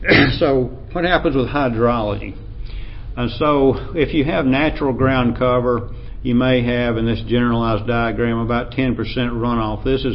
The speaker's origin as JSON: {"language": "English", "region": "Appalachia", "country": "United States", "accent": "Appalachian", "said": "With my Appalachian accent, I'm not going to try to pronounce"}